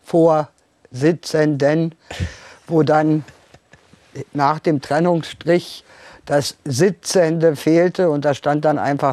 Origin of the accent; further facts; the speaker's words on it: Berlin, Germany; born there; Und natürlich bin ich auch eine gebürtige Berlinerin und irgendwie gehört das dazu.